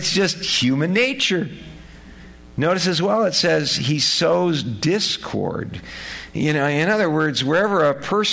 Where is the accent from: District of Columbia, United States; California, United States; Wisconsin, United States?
California, United States; You know, the speed limit, you know, I grew up in California.